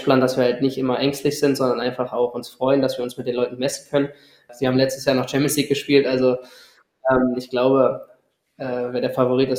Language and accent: German; Berlin, Germany; Ich meine, wir kommen beide aus Berlin, das ist kein Geheimnis.